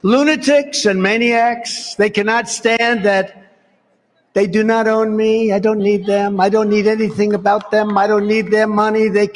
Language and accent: English; New York, United States; I didn't know them. I was from New York.